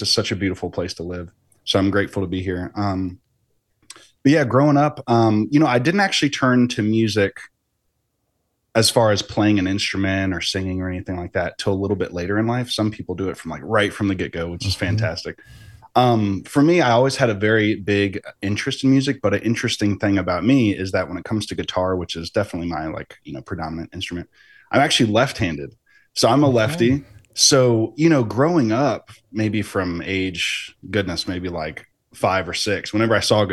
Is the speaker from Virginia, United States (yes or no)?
yes; Lynchburg, Virginia, United States; but for me, I am from here. I'm zooming in from Lynchburg, VA. That's where I reside.